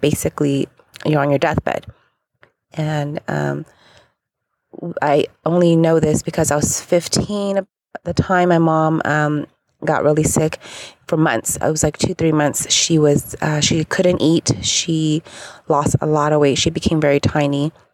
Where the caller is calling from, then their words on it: California, United States; I'm calling from California.